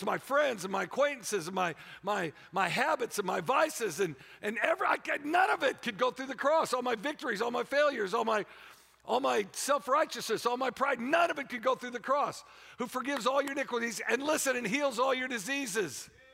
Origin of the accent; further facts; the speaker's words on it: Warrington, North West England, United Kingdom; I'm like, okay, I'm from Warrington. We'll get over it, okay?